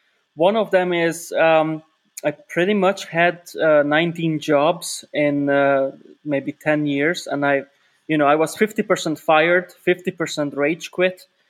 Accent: Hungary; So I'm from Hungary, and Hungary is not very known nowadays in the food industry

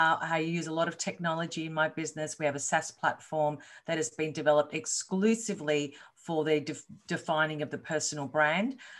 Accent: Australia; So I'm from Australia and I am a coach.

